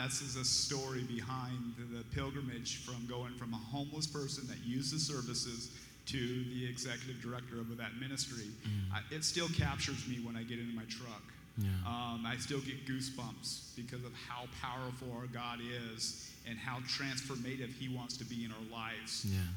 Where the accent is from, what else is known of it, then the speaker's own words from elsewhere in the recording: Modesto, California, United States; even though I was born and raised in Modesto.